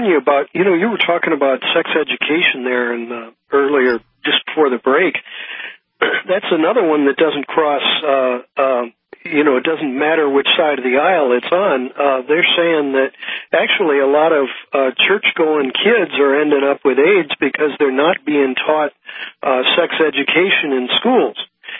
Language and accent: English; St. Louis, Missouri, United States; I was brought up in St. Louis where Protestants and Catholics were pitted against each other